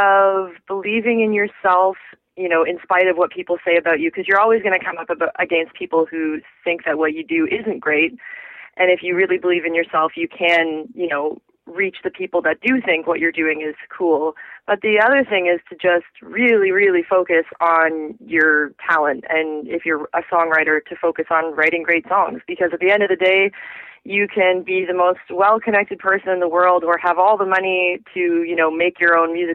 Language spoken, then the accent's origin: English; Markham, Ontario, Canada; when I moved to Toronto, I grew up in Markham, which is just outside of Toronto.